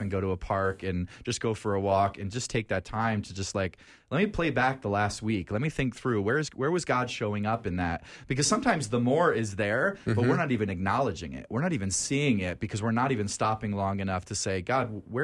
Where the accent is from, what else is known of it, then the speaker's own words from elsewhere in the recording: New Jersey, United States; I mean, I grew up on the East Coast, so right outside